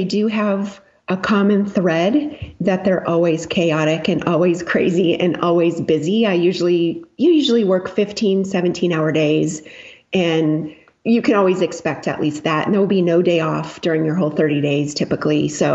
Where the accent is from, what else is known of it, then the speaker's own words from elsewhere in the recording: United States; They know we're from the United States. They know we have a cushy life compared to them.